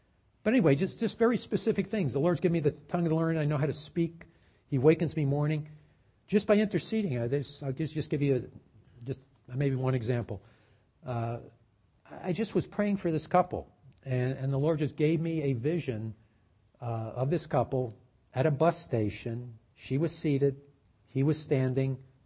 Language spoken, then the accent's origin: English; New York, United States; I'm a New Yorker. New Yorkers tend to be, you know, high energy type.